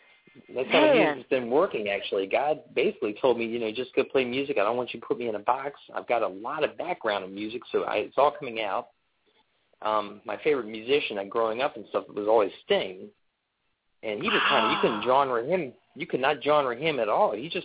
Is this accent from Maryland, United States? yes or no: yes; Maryland, United States; Oh, I grew up in Maryland, in the D.C. Area of Maryland.